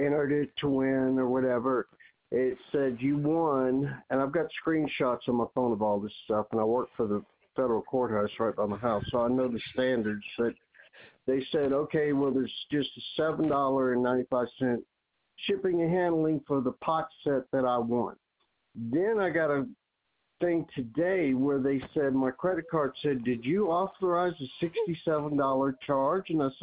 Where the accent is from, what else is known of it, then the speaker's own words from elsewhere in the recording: the South, United States; I was raised in the South, so I will gladly speak to your supervisor, Miss Madison.